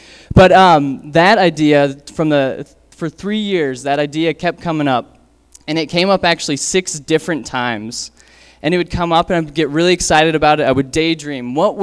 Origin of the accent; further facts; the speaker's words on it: Denver, Colorado, United States; but I'm originally from Denver